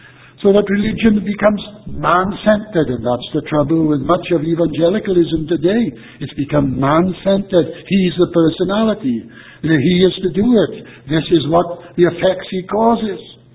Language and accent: English; Wales, United Kingdom; not just because I'm a Welshman